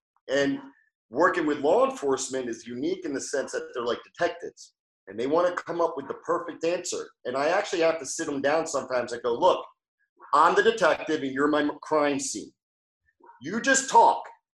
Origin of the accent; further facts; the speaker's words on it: New Jersey, United States; I'm from Jersey.